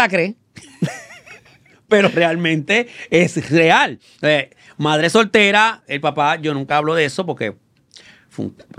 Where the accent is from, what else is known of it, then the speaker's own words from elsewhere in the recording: Río Piedras, Puerto Rico; also born or lived in France; yo siempre he dicho que yo soy europea criada en Río Piedra